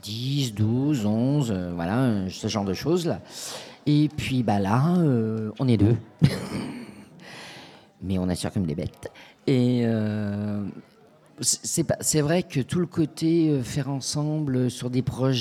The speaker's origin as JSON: {"language": "French", "town": "Lyon", "region": "Auvergne-Rhône-Alpes", "country": "France", "said": "j'habite depuis 30 ans dans la région, je viens de la région de Lyon sinon."}